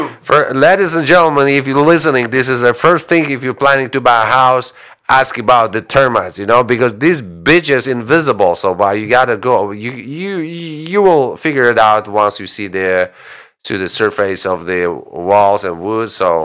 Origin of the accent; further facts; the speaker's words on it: Russia; I'm originally from Russia. In Russia, we don't have we do have wooden houses, but they're more like private and in suburban areas.